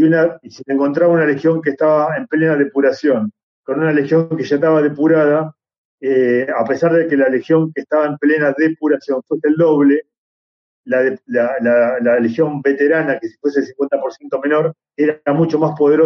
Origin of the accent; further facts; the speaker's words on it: Argentina; yo he compuesto fuerzas de seguridad aquí en mi país, en Argentina